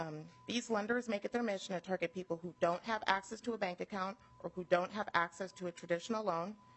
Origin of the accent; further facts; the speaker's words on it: St. Paul, Minnesota, United States; I grew up in the Midway neighborhood in St. Paul, blocks away from both an Ace Cash Express and a Pan America